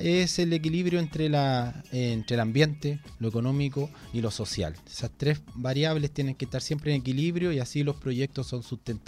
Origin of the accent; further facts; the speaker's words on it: Rancagua, O'Higgins, Chile; Rancagüino, nacido y criado en Rancagua, ojillano.